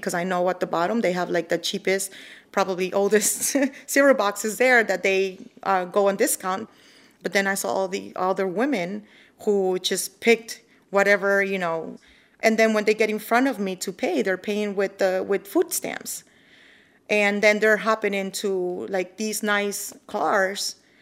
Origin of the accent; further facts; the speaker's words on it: United States; As an American, that angers me.